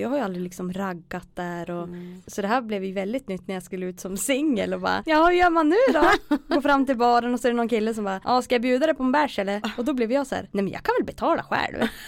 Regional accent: Östersund, Jämtland County, Sweden; also born or lived in Gothenburg; Född och uppvuxen i Östersund, i Torvalla. Och har väl bott där hela mitt liv, förutom 2 år i Göteborg.

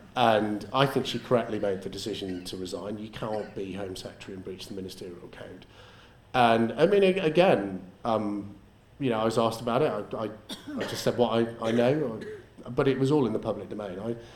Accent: Liverpool, North West England, United Kingdom; I grew up in Liverpool in the 1980s.

